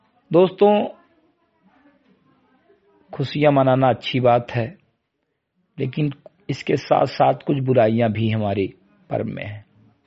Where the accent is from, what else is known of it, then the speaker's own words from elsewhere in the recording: Bahraich, Uttar Pradesh, India; ग्राम सभा सिमरी गटई विकासखंड मेनपुरा जनपद बहराइच का मूल निवासी हूं